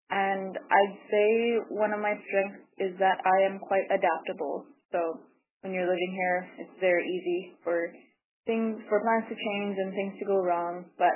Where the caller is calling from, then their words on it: Baker Lake, Nunavut, Canada; I am calling from Baker Lake.